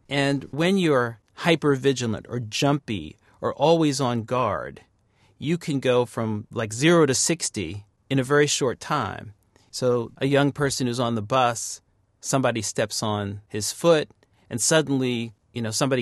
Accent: New York City, New York, United States; I grew up in Queens, New York. My dad was a dentist. My mom was a teacher.

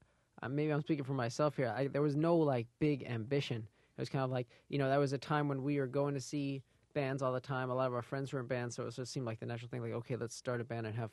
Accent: Manhattan, New York, United States; especially since we grew up here in Manhattan, it wasn't like they would go to events and we'd stay at home.

